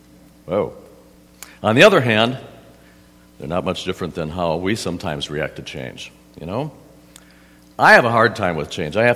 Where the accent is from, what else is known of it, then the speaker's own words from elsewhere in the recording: Wisconsin, United States; moved away; And I never imagined in a million years I would leave Wisconsin, my hometown, right?